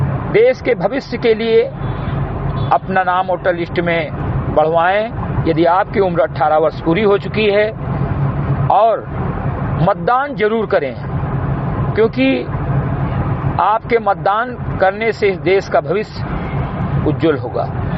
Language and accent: Hindi; Uttar Pradesh, India; ग्राम सभा से ब्रिगटी विकासखंड मीनपुरवत जनपद बहराइच का मूल निवासी हूं